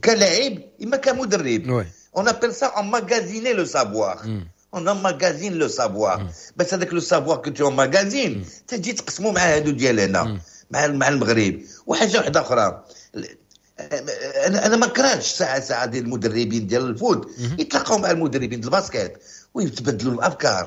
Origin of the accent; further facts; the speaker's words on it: Morocco; الاغلبيه ديال المدربين اللي نجحوا عندنا في المغرب اللي نجحوا عندنا في المغرب